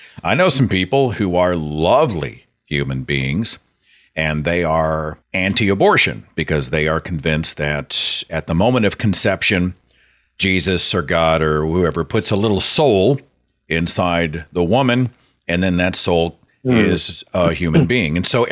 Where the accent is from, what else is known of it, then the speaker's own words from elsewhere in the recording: Oklahoma, United States; I feel very alone sometimes in my home state of Oklahoma.